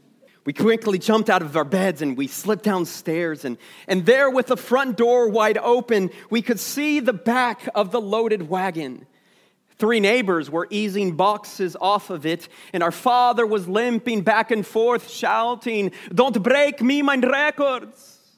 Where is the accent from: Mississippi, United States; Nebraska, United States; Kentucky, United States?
Nebraska, United States; Lincoln; born there; I was born in Lincoln, Nebraska.